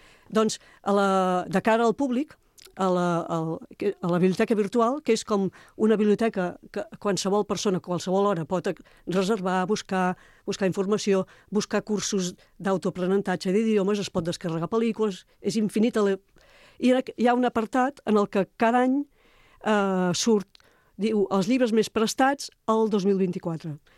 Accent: Barcelona, Catalonia, Spain; a més a Gràcia, que jo sóc de Gràcia i ho conec

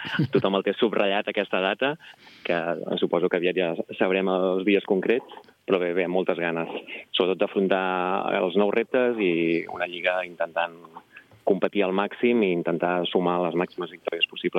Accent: Barcelona, Catalonia, Spain; jo vinc de Barcelona i havia entrenat a diferents clubs de Barcelona

